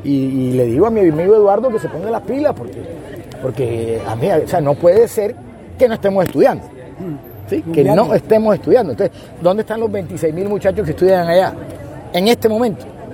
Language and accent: Spanish; Barranquilla, Atlántico, Colombia; Los perdedores somos nosotros, los barranquilleros en especial